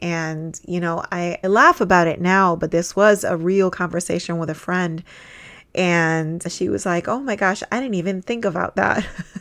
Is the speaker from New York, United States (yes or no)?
yes; New York, United States; now in Florida, United States; I'm a New Yorker turned Floridian who knows a thing or two on how to effectively manage your time while juggling multiple priorities.